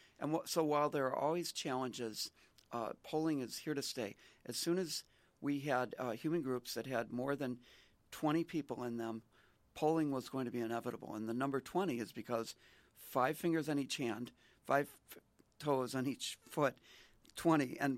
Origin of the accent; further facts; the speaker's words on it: Marshfield, Wisconsin, United States; back in my hometown in Marshfield, Wisconsin